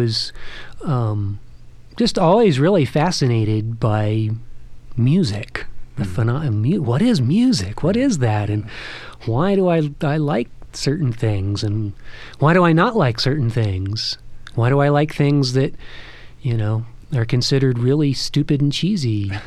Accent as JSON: {"language": "English", "region": "Texas", "country": "United States", "tie": "born or raised there", "said": "Growing up in Texas, I got to hear a lot of blues. My uncle was a blues musician in Texas."}